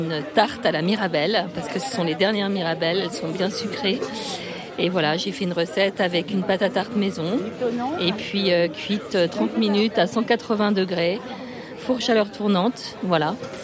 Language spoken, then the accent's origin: French; Nancy, Grand Est, France; now in Paris, France; j'habite Paris depuis 20 ans et avant je suis Lorraine, je suis nancéenne.